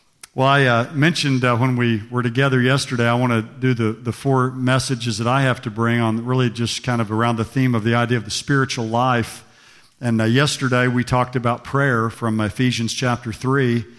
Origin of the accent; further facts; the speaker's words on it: Oklahoma, United States; Well, I'm from Oklahoma, big Dallas Cowboys fan